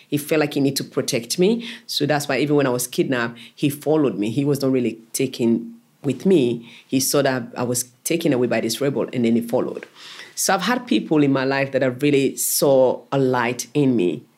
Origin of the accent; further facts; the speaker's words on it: Freetown, Western Area, Sierra Leone; So we had that, and we grew up in Kisii, in Freetown, capital city, Freetown.